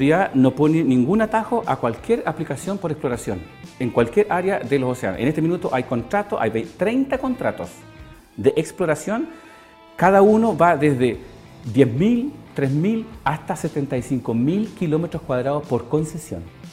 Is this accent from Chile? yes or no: yes; Chile; Lo que pasa es que nosotros no sepamos, es problema nuestro como chilenos.